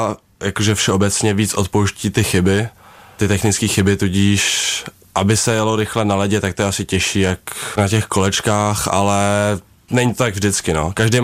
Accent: Prague, Czechia; Já jsem z Prahy, z Horních Počernic a ten okruh vlastně v Jechovický Korunce, takže to je kousek.

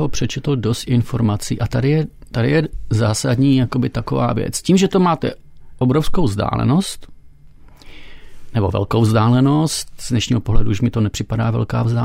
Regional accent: Frýdek-Místek, Moravian-Silesian Region, Czechia; Jako malý jsem vlastně chodil do turistických oddílů ve Frýdku místku, odkud pocházím.

